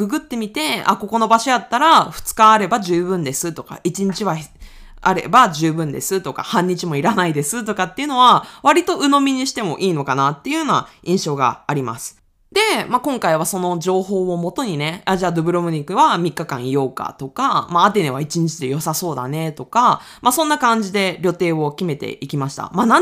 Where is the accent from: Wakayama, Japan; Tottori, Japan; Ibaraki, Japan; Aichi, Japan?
Aichi, Japan; 私地元が愛知県なんでちょっと複雑な気持ちもあるんですけれども